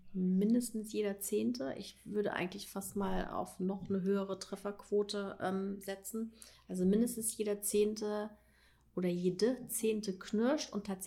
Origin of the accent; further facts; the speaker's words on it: East Germany, Germany; weil ich bin noch ein Ossi. Ich bin noch in der DDR aufgewachsen.